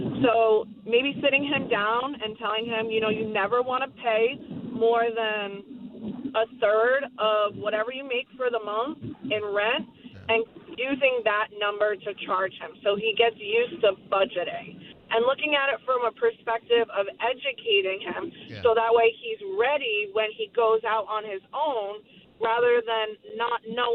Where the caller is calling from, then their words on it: Bradenton, Florida, United States; from Bradenton.